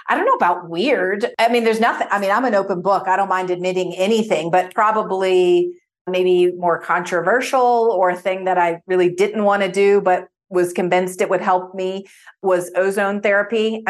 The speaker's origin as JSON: {"language": "English", "town": "New Orleans", "region": "Louisiana", "country": "United States", "tie": "born or raised there", "said": "I grew up in New Orleans, which is where, I mean, when I was drinking coffee, iced coffee."}